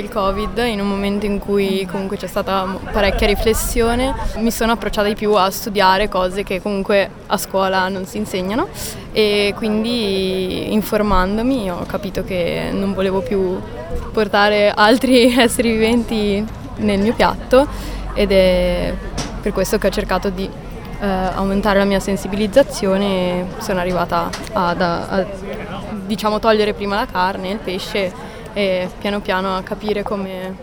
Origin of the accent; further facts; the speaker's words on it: Domodossola, Piedmont, Italy; now in Bologna, Italy; Sono di Domodossola.